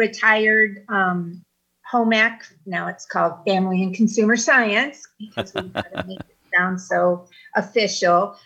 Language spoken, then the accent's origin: English; New Carlisle, Indiana, United States; also born or lived in Michigan City; I am pretty much a small town girl, so I grew up in New Carlisle. Actually moved to Michigan City in my eighth grade year, so that was kind of a culture shock going from small town New Carlisle to Michigan City in the 70s